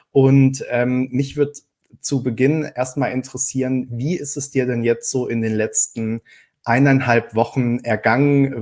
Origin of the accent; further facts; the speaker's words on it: Frankfurt, Hesse, Germany; Fühle ich mich als Frankfurter, ein bisschen als Außenseiter hier.